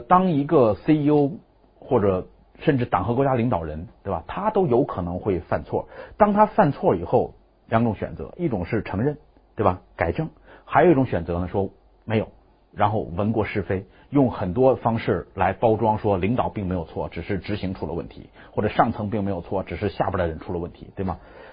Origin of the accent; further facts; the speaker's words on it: China; 所以第四戒对我们中国人来讲是一个特别重要的戒律